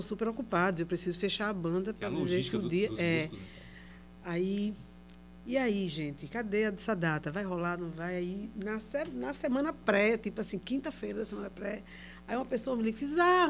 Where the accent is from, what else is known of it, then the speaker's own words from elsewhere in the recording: Pernambuco, Brazil; eu sou de Jardim São Paulo e o bairro é um bairro próximo do Barro. Um bairro vizinho.